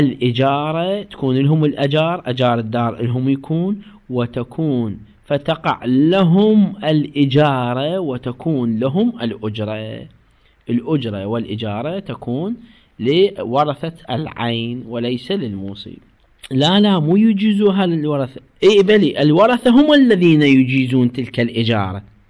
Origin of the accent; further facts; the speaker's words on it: Karbala, Karbala Governorate, Iraq; موجودة عندنا في كربلاء مثل هذه الحالة كثير يعني